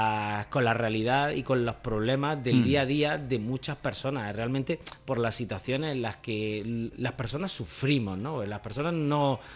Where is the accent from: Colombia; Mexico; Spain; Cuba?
Spain; El Ejido, Andalusia; por toda la provincia de Almería en general y por mi pueblo de Elegido en particular.